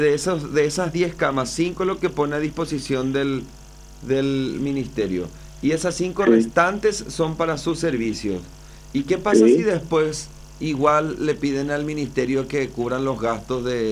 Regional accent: San Pedro, Paraguay; Yo soy del departamento de San Pedro, pero en San Pedro no hay vacunatorio disponible.

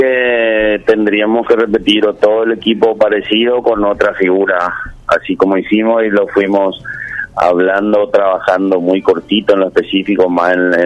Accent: Paraguay; born or raised there; first language Guarani; Spanish is a second language

